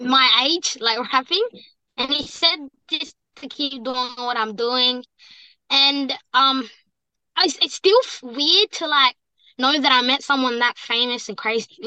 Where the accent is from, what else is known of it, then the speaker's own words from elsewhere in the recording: Perth, Western Australia, Australia; I'm from Perth, Western Australia, and my mob is Noongar